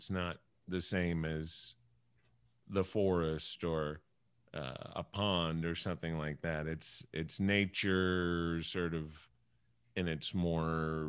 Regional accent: New Orleans, Louisiana, United States; also born or lived in Arizona; I'm born and raised in New Orleans, and I lived there until about middle school.

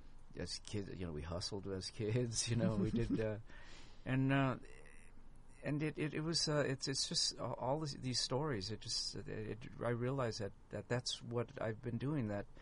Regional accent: Los Angeles, California, United States; it comes from the experience of me growing up in East Los Angeles

